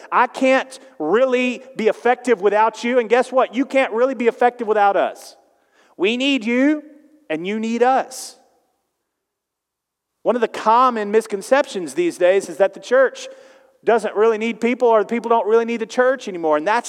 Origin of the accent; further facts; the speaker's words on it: Texas, United States; And again, I grew up in Southeast Texas where when even people came to the table, you stand as just kind of a sign of respect.